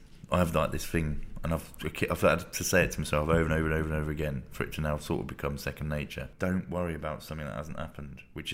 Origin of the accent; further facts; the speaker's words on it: Luton, East of England, United Kingdom; when I was growing up in Luton, it was a time of the raves